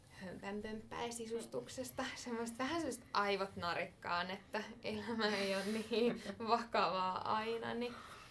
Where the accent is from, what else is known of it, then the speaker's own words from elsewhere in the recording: Tampere, Pirkanmaa, Finland; now in Helsinki, Finland; mä oon 23-vuotias. Mä oon Tampereen seudulta kotoisin, mutta mä oon nyt 4 vuotta asunut Helsingissä.